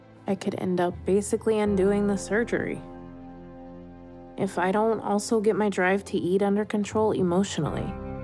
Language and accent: English; Washington, United States; I'm from Washington State. As a kid, we were very poor.